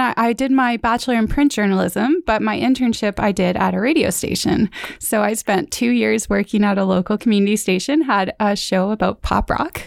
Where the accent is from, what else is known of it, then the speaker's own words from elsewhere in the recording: Mission, British Columbia, Canada; born there; I was born in Mission.